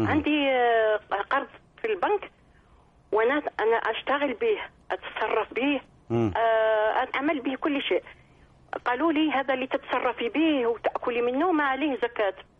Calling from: France; احنا من فرنسا نحبك دايما نتابعك

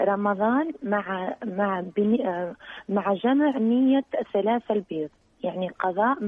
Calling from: Libya; لأنها متأخرة جدا عندنا في ليبيا

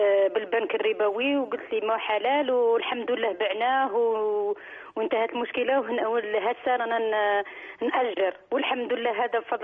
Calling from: Belgium; أنا متصلة من بلجيكا

